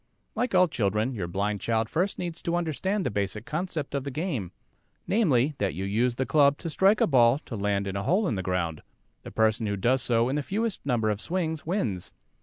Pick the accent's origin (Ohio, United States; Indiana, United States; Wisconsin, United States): Wisconsin, United States; Milwaukee; the local driving range and putt-putt course where I grew up in Milwaukee